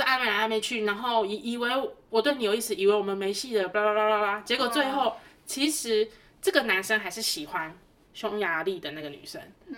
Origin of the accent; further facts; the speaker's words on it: Taiwan; 我们都是台湾的同学